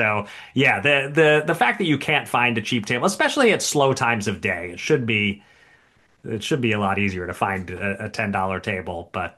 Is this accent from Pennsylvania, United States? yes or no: yes; Pennsylvania, United States; my home state of Pennsylvania